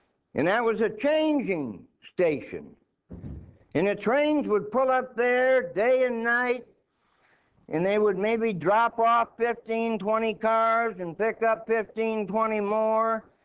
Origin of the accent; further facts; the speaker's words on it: Minnesota, United States; But I was born and raised in Minnesota, where it is not uncommon for the temperature to get to 50, 60, 65 below zero wind chill.